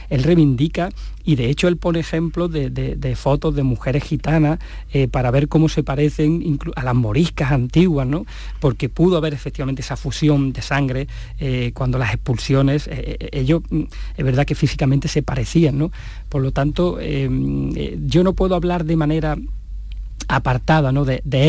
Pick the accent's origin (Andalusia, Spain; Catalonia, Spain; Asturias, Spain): Andalusia, Spain; no es un poco de chauvinismo granadino